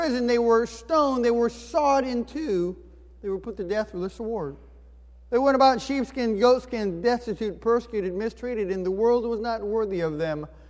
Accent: Indiana, United States; Now here comes the hard part. I'm from Indiana.

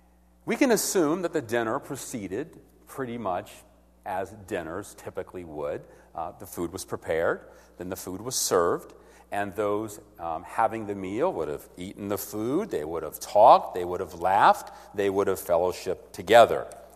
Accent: the South, United States; Now, I'm from the South, so I say perfume.

